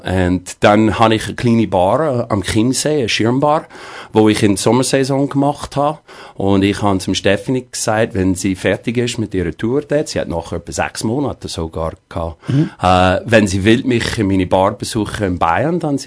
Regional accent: Colorado, United States; German is a second language; moved away as an adult; now in Switzerland; Ich komme aus Colorado, USA.

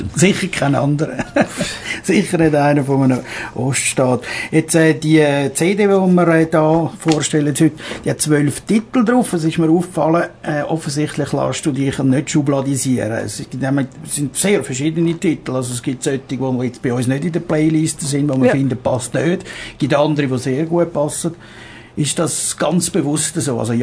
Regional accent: Switzerland; Ist das nicht einfach eine Farce? Lächerlich. Wir als Schweizer.

